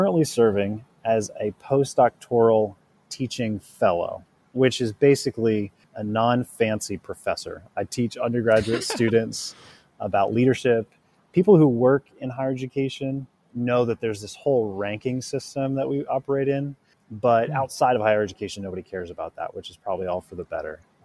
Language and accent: English; Indiana, United States; I'm a Hoosier. So I was born in the Midwest or the Heartland, if that suits you better, and spent my whole childhood there. So lived in the same town and surrounded by corn and bean fields in Indiana.